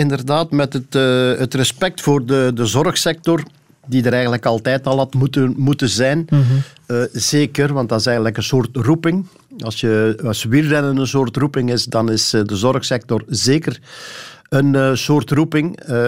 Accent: Sint-Niklaas, Flanders, Belgium; born there; also born or lived in Temse; Eigenlijk was het Temse, maar ik woon al langer in Sint-Niklaas dan ik in Temse gewoond heb. Dus laat ons maar zeggen, ik woon in de straat waar ik geboren ben.

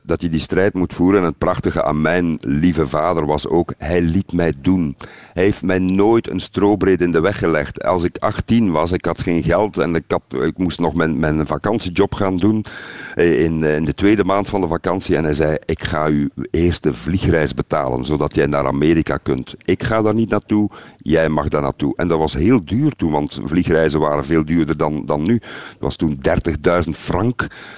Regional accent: West Flanders, Belgium; Het is niet omdat ik uit West-Vlaanderen kom dat ik mijn stem niet zou kunnen inzetten.

